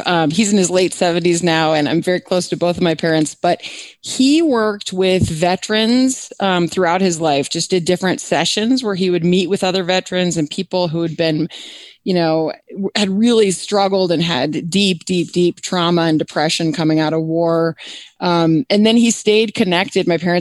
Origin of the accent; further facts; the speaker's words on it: Annandale, Virginia, United States; born there; So I was born in Annandale, Virginia, and my dad was an attorney.